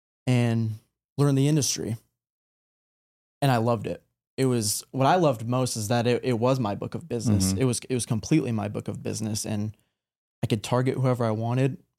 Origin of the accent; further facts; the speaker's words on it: Cedar Rapids, Iowa, United States; also born or lived in Denver, Colorado; So I grew up, I was born in Denver, grew up in Cedar Rapids, Iowa.